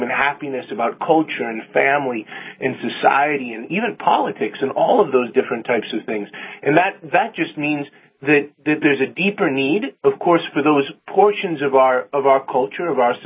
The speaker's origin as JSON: {"language": "English", "region": "North Dakota", "country": "United States", "said": "I'm from Emmons County, which is the home of the Braddock Threshing Bee that they have every year."}